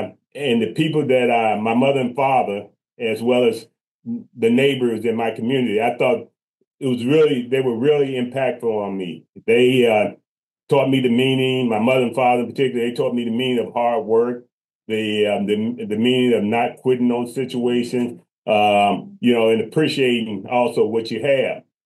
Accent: Hampton, Virginia, United States; You know, I brag about Hampton, the Hampton Roads area, Hampton in particular. I brag about that area. I think it's a great area to grow up in.

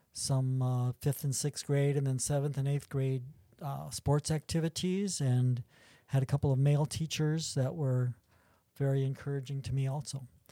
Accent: Indiana, United States; born there; also born or lived in Wisconsin; And I was born in Indiana. My brother was already 3 years old at that time when we moved from Wisconsin.

